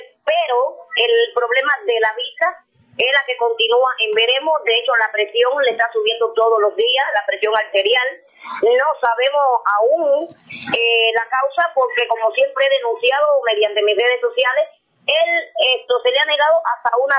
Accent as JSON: {"language": "Spanish", "country": "Cuba", "said": "nuestros derechos y nuestras oportunidades como cubanos"}